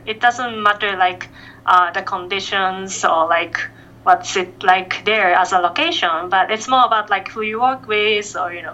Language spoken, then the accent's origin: English; Nishinomiya, Hyogo, Japan; now in Kamikatsu, Japan; No, I'm originally from Nishinomiya City, which is next to Kobe.